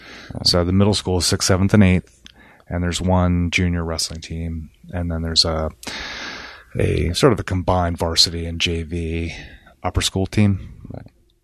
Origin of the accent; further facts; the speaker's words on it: Chestnut Hill, United States; I grew up in Chestnut Hill, and that's actually where I coach.